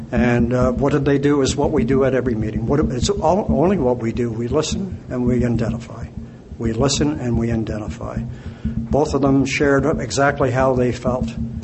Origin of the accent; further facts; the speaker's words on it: Montreal, Quebec, Canada; I drank for 32 years, and I came from Montreal originally, a great family